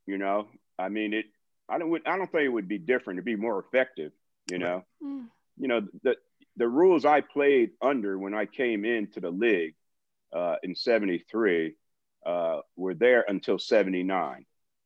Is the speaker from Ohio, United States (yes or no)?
no; New Jersey, United States; now in Tulsa, United States; I grew up in New Jersey, a Giant and Jet fan. So I wasn't a Cowboy fan, and I'm upset the Giants and Jets aren't on TV down here in Tulsa.